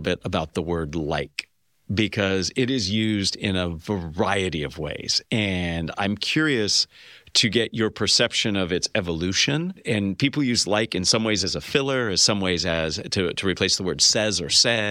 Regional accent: California, United States; Yeah, I grew up in California in the 80s, and I remember Valley Girls speak very much.

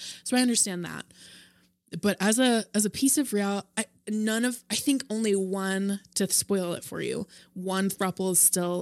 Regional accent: Salt Lake City, Utah, United States; They just started and that's my hometown, homie.

